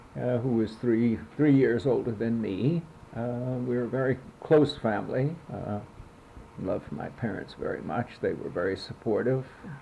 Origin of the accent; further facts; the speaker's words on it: Hempstead, New York, United States; also born or lived in Brooklyn; I grew up in, first, in Brooklyn, New York, in the part of Brooklyn known as Brownsville. And I was there for the first, 8-9 years of my life. And then we moved to Hempstead on Long Island, where I finished grade school and high school